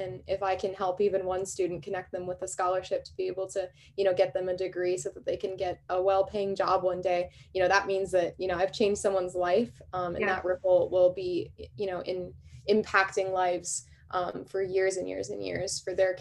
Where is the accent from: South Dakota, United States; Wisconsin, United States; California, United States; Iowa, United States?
South Dakota, United States; Hot Springs; it was the first year in 72 years that they didn't host the competition in my hometown of Hot Springs. So it was the first event that I got to go home to.